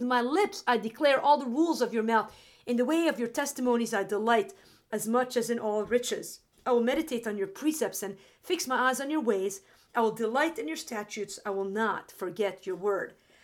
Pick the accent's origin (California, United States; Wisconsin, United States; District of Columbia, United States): Wisconsin, United States; I'm from Wisconsin, I should know.